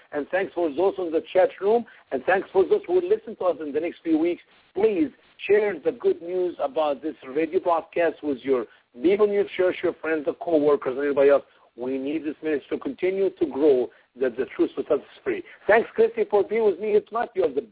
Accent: Egypt; English is a second language; I can take this evidence and their references to my home country, Egypt

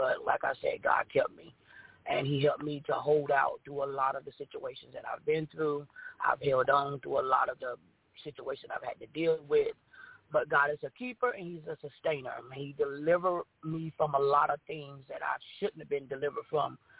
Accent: Fayetteville, North Carolina, United States; I'm from the Fayetteville, North Carolina area.

